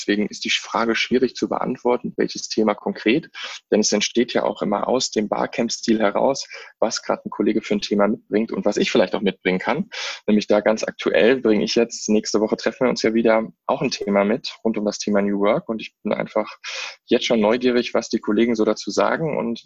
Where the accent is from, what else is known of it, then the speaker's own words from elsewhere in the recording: Rhineland, Germany; denn ich komme aus dem Rheinland, ich bin da groß geworden